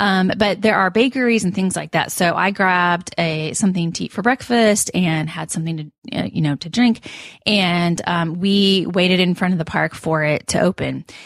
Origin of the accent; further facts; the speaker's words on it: Kansas City, Missouri, United States; I'm from Kansas City, where there's Worlds of Fun. I'm originally from Kansas City, where Worlds of Fun exists.